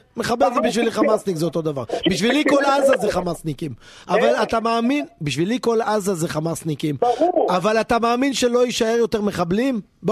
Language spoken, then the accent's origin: Hebrew; Hungary; קודם כל, אני לא רומני, אני הונגרי.